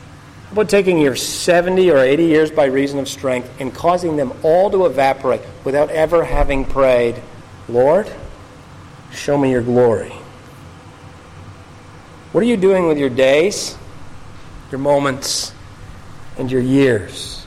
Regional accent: Canada; because I come from Canada.

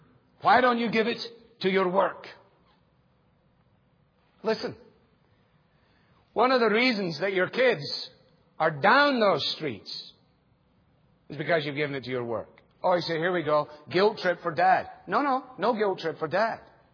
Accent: Glasgow, Scotland, United Kingdom; growing up in Glasgow, which is the center of the Western world's center of heart attacks and the center of alcoholism in Western Europe.

